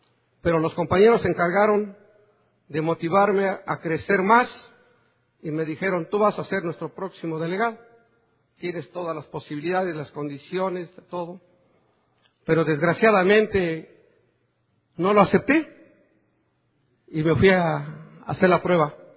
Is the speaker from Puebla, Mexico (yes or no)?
no; Oaxaca, Mexico; porque como oaxaqueño todavía hay mucho machismo.